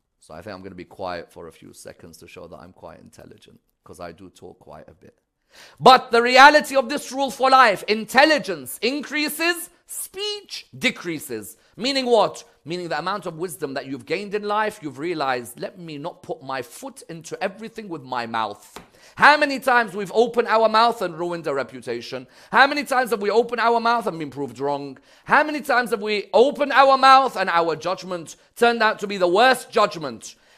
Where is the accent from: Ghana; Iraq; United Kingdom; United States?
Iraq; English is a second language; I've seen people in my home country, Iraq, when they ask them a question, the guy just can't say, I don't know.